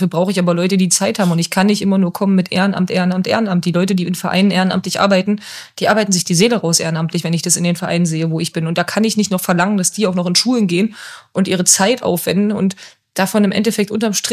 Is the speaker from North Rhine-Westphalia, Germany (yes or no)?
yes; Cologne, North Rhine-Westphalia, Germany; born there; ich bin als gebürtiger Kölner natürlich FC-Fan.